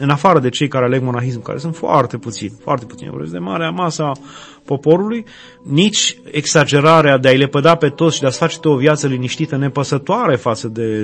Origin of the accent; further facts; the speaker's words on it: Romania; numai faptul că suntem români și ne ciocnim de toată problematica aceasta